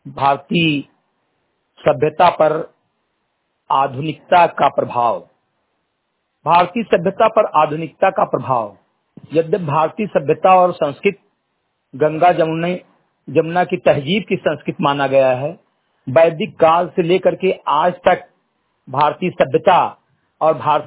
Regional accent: Bahraich, Uttar Pradesh, India; ग्राम post MG घटही थाना कोतवाली मोतिया जनपद बहराइच का मूल निवासी हूं

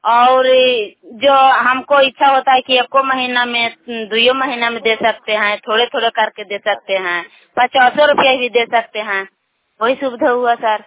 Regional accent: Khiru Bigha, Bihar, India; घर खिरु बीघा, पंचायत खाजरा के निवासी, प्रखंड नगर नौसा, जिला नालंदा के निवासी हूँ।

